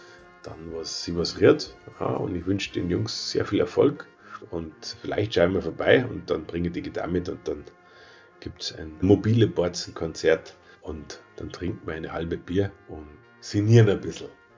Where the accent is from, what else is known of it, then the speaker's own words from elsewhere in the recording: Trostberg, Bavaria, Germany; ich meine, ich bin ja aus Trostberg, das ist jetzt nicht so weit weg.